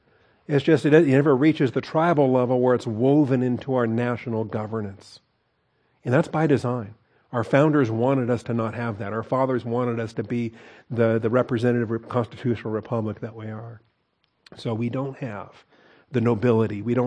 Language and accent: English; Washington, United States; In fact, being a Washingtonian and her being a Texan, it would have been pretty wrong, right?